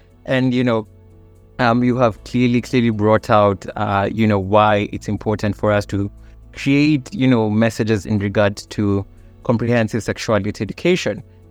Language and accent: English; Kenya; if we now have to go to my home country, that is Kenya, I'm not being biased, guys